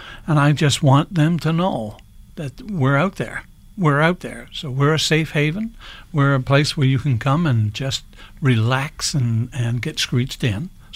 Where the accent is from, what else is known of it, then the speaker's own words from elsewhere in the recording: Newfoundland and Labrador, Canada; Well, as a Newfoundlander Labradorian, I'm just representing the people of my province.